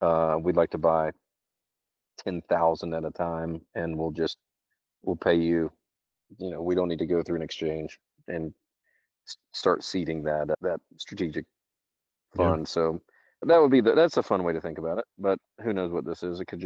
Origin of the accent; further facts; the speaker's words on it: United States; I'm very American and I'm very pro-America.